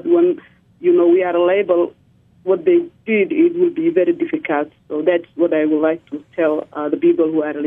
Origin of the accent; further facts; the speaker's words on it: Somalia; my home country in Somalia